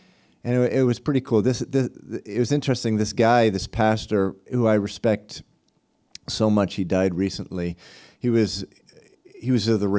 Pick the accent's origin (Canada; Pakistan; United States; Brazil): United States; New England; growing up in New England, which used to be, there was a time where it was a hotbed for American evangelical Christianity.